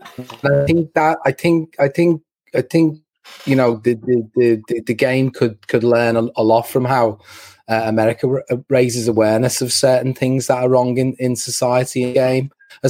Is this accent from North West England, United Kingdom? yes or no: yes; Liverpool, North West England, United Kingdom; I've always sort of struggled to kind of wrap my head around being English per se in some respects, because I think people from Liverpool are a lot more kind